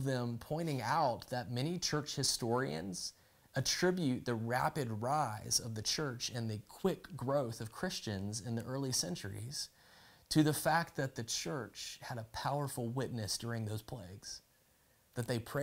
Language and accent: English; Augusta, Georgia, United States; it is a history of First Presbyterian Church of Augusta, Georgia, which is my hometown.